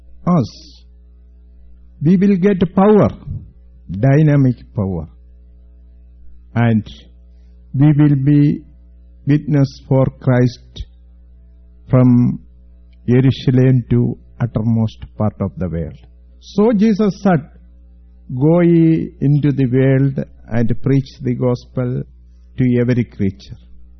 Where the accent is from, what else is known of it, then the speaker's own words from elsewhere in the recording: India; first language Malayalam; English is a second language; from India. My mother tongue is Malayalam. I am hoping that you can understand my English.